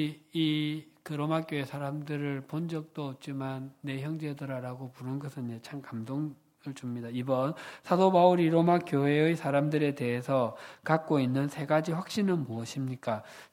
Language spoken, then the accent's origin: Korean; Busan, South Korea; 저는 1년에 제 고향이 부산인데, 한 번 정도 평균 가는 것 같습니다.